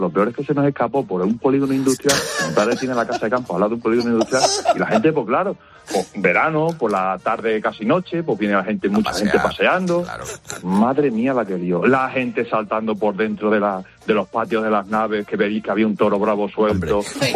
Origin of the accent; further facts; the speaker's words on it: Coria, Extremadura, Spain; de la que nosotros somos, que somos de Extremadura, de Coria, la provincia de Cáceres, Mutorero